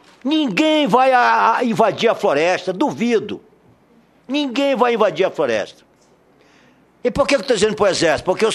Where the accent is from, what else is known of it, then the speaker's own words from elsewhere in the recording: Roraima, Brazil; Porque quando eu era menino, lá em Roraima, que eu sou roraimense, o pão que eu comia, o trigo não era brasileiro.